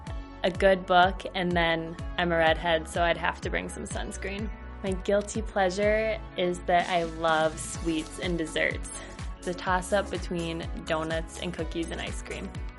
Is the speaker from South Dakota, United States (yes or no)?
no; Sartell, Minnesota, United States; I'm from Sartell, Minnesota, and it is my third year as an MBC.